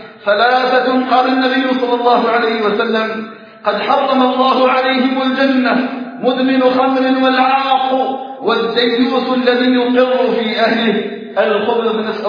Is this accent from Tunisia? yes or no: no; Algeria; أسأل الله تعالى أن يجعل بلدنا الجزائر آمنا مطمئنا، وسائر بلاد المسلمين